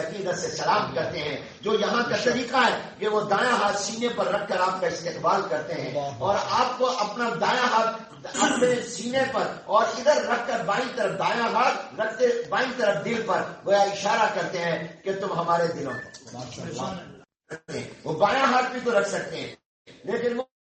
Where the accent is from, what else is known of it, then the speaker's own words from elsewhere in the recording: Pakistan; ہمارا جو نسب ہے یہ تو ہمارے ماں باپ, والدین, آبا و اجداد سے ملتا ہے, اور ہمارا وطن کا رشتہ پاکستان سے ملتا ہے, ہمارے ایمان کا نسب مکہ المکرمہ مدینہ طیبہ سے ملتا ہے